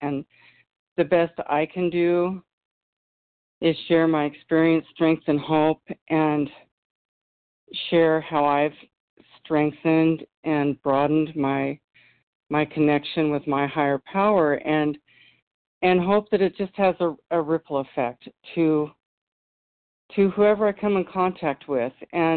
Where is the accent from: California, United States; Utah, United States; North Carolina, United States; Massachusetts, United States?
California, United States; Loomis; from Loomis, California.